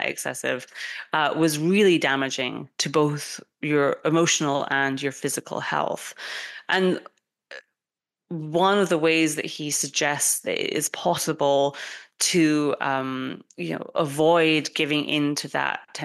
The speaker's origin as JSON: {"language": "English", "country": "United Kingdom", "said": "So I, as a British person, really believe in my heart of hearts that cheese gives me strange dreams."}